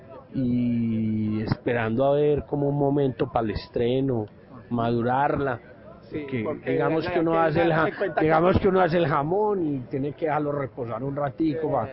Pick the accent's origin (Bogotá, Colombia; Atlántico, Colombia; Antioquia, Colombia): Antioquia, Colombia; Medellín; yo es que en Medellín sí es mi tierra